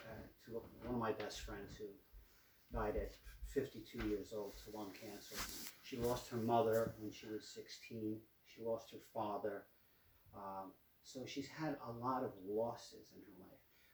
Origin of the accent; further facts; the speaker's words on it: Brooklyn, New York, United States; I knew her since I was 5 years old. We grew up in Brooklyn together.